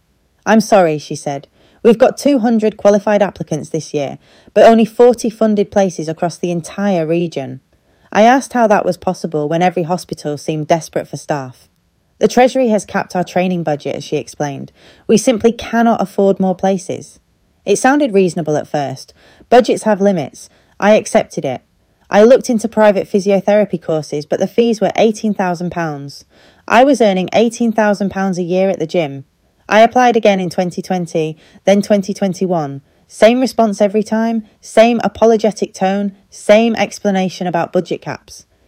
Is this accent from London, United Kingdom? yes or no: no; Hazel Grove, North West England, United Kingdom; I grew up in Hazel Grove, did my sports science degree at Manchester Met, graduated in 2014.